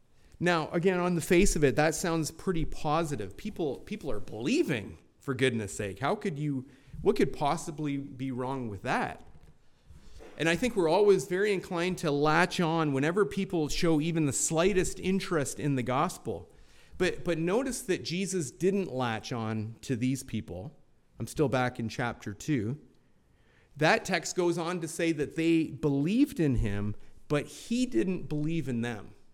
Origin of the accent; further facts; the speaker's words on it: Binbrook, Ontario, Canada; when I go to Binbrook, that's my hometown in southern Ontario, when I go to Binbrook, they give me noogies and they call me